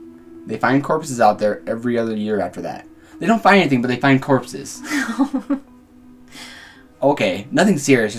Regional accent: New Jersey, United States; I'm from Jersey. I can't do it.

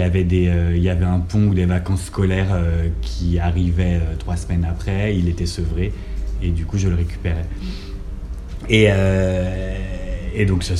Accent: Paris, Île-de-France, France; born there; J'habite à Paris, je suis né à Paris dans une meute de 5 frères et sœurs.

